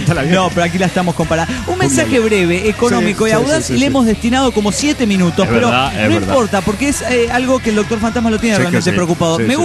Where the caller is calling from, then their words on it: Rosario, Santa Fe, Argentina; Soy el canalla de Rosario, Argentina.